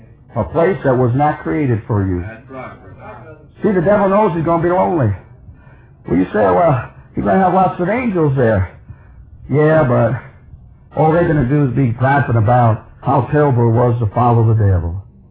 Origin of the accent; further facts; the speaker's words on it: United States; I'm an American. I'd rather die in the city than die over there in Israel. Even though I'm a Jew, I was still patriotic.